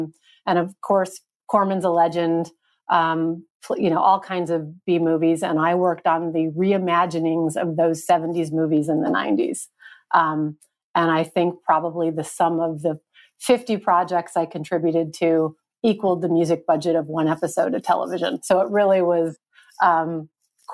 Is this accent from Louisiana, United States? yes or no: no; Chicago, Illinois, United States; also born or lived in Los Angeles; And I was from Chicago, and was a huge John Hughes fan